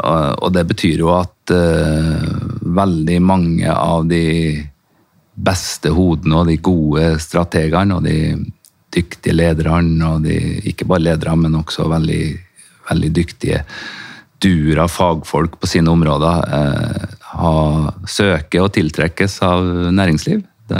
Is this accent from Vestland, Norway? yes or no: no; Rennebu, Trøndelag, Norway; det er meg i Rennebu kommune da, som er hjemkommunen min, som er da 8-9 mil sør for Trondheim her. En liten fjellbygd. Der Berkåk er kommunesenteret da, i Rennebu kommune. Dit kom mine foreldre i 1968 kanskje